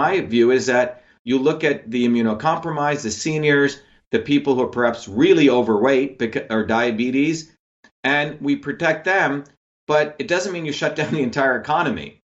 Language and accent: English; India; moved away; I grew up in India, which had a caste system.